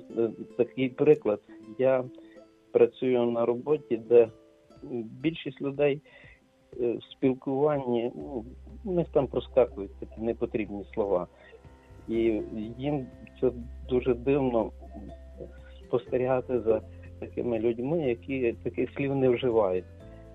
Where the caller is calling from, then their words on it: Lviv, Lviv Oblast, Ukraine; я зі Львова.